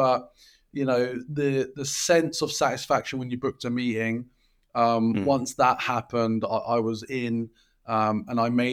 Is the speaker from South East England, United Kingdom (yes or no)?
yes; Windsor, South East England, United Kingdom; now in Brentwood, United Kingdom; So I'm in Brentwood, England, which is east of London. However, I'm originally from Windsor, which is west of London. That's where I grew up and went to school.